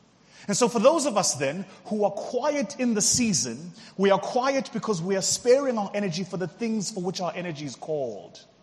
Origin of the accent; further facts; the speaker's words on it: South Africa; And for those of you who've never traveled to South Africa, when you do, you realize as a South African going into the rest of the continent that we are often disconnected from the realities of what it takes to truly live, exist, and thrive in our continent.